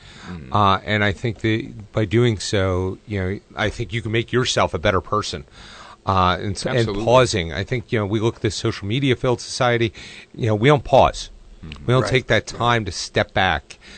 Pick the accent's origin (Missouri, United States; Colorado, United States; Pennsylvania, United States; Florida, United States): Pennsylvania, United States; Southampton; Yes, I grew up in Southampton.